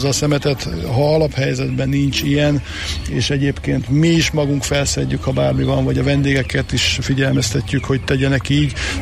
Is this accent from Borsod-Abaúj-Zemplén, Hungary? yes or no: yes; Miskolc, Borsod-Abaúj-Zemplén, Hungary; born there; én Miskolcon születtem, csak nekem ugye édesapám bogácsi születésű